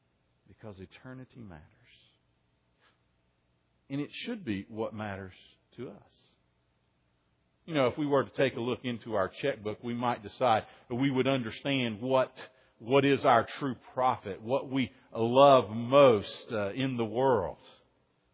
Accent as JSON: {"language": "English", "town": "Soddy Daisy", "region": "Tennessee", "country": "United States", "tie": "born or raised there", "said": "They're the folks I grew up with in Soddy Daisy, Tennessee."}